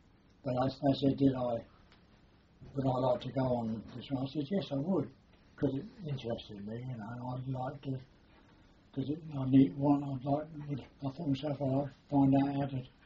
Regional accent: East of England, United Kingdom; because we come from Norfolk

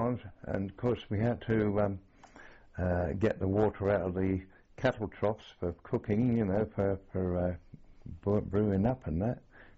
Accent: Bradford, Yorkshire and the Humber, United Kingdom; also born or lived in Benfleet; I was born in Benfleet, and when I was a young boy, I was taken to Bradford. Bradford, North. My mother was Yorkshire

